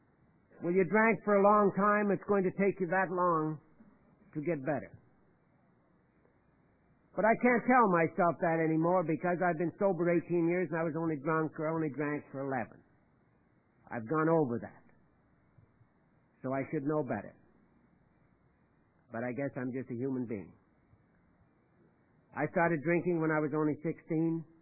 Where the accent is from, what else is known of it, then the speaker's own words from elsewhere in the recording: Prince Albert, Saskatchewan, Canada; I'm from Prince Albert, Saskatchewan.